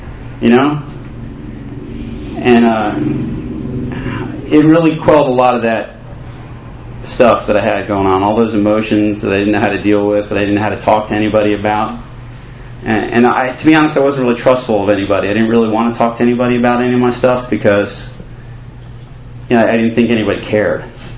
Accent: Pennsylvania, United States; I was born outside of Philly. I don't know if you can tell if I still have my accent or not, but I grew up right outside of Philly.

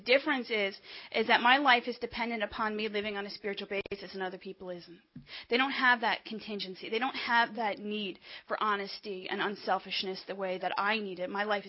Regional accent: Bloomfield, New Jersey, United States; I'm one of five children. I grew up in Bloomfield, New Jersey.

